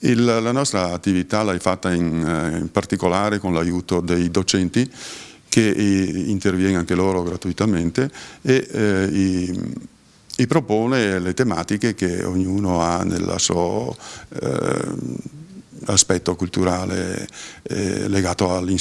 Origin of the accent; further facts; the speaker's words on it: Belluno, Veneto, Italy; accent: Bellunese; il mio dialetto non sarà attinente al ladino locale e quindi parlerò un po' del mio dialetto, che è bellunese.